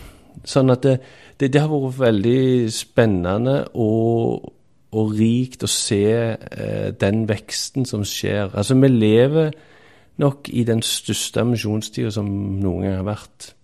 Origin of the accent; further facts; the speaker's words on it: Randaberg, Rogaland, Norway; og jeg vokste opp på Randaberg, ut forbi Stavanger.